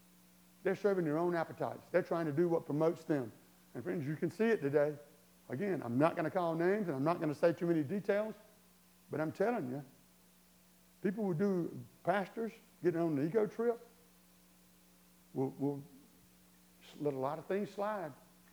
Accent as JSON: {"language": "English", "town": "Hartsville", "region": "South Carolina", "country": "United States", "tie": "born or raised there", "said": "I never forget back in where I grew up in Darlington, well, in Hartsville, outside of Hartsville, too."}